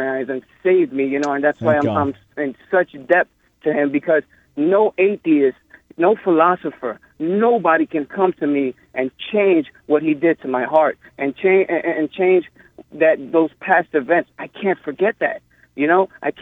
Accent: El Salvador; moved away; When I was younger, I was coming from El Salvador, actually, and I found myself in the desert.

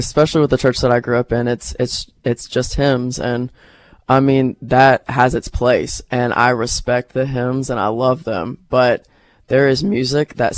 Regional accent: North Carolina, United States; I did not. I'm from North Carolina.

